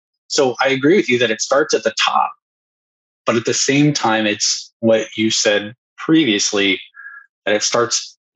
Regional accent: Boise, Idaho, United States; I'm originally from Boise, Idaho.

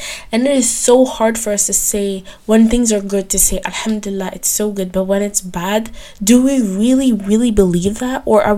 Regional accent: Nigeria; I grew up, I'm a Nigerian, and my culture is food and music.

